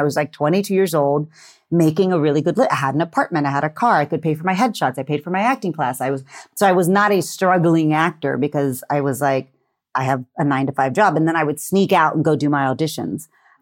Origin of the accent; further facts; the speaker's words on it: Texas, United States; Oh my God, totally. Well, first, I'm from Texas. So Texas is about pageants and football.